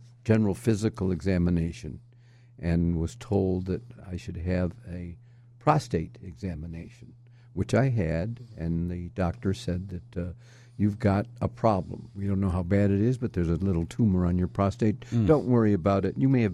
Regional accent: Chicago, Illinois, United States; I lived off and on in the South Side as I was older. But I was born there, but I grew up in Rogers Park.

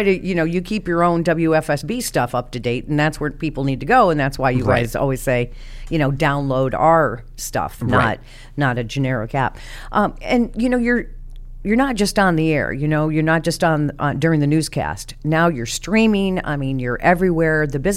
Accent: Iowa, United States; I grew up my childhood in Iowa, so I've been through many a tornado and spent much time in the basement under the pool table.

